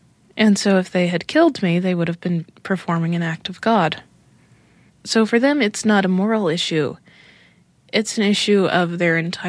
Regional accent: Utah, United States; But when I grew up in Utah and I understood how much people hated gay and lesbian people

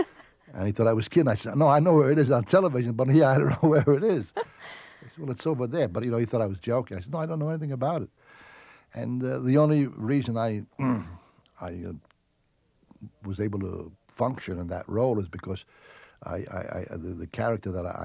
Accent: Brooklyn, New York, United States; As I said, being an Italian all my life, as a child, I grew up in Brooklyn, and we never went to ball games.

